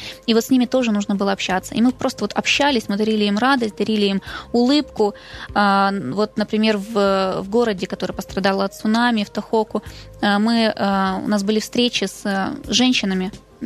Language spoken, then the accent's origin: Russian; Ukraine; А я украинка, я не японка.